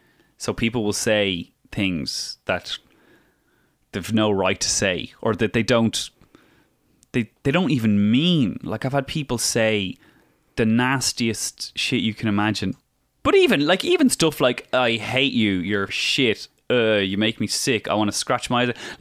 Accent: Ireland; it's not currency in Ireland because we're all Irish

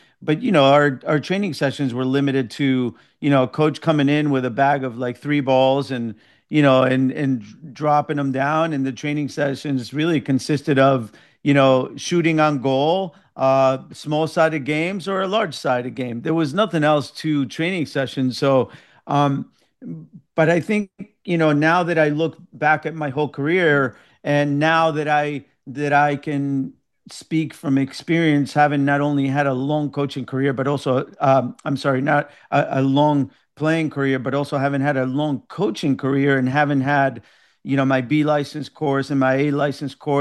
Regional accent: Kearny, New Jersey, United States; the first soccer game was played in Kearney in my hometown in 1883.

